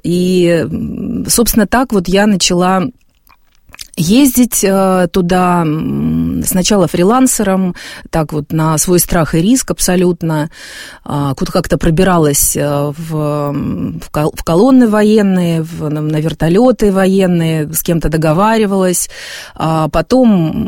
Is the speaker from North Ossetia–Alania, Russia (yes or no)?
yes; North Ossetia–Alania, Russia; я росла в Северной Осетии, у нас это все было рядом